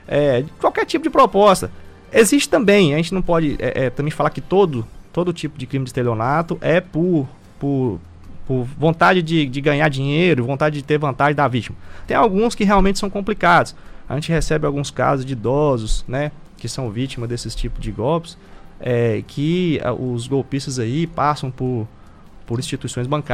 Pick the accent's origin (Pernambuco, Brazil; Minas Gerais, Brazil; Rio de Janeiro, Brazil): Minas Gerais, Brazil; Eu sou mineiro, né?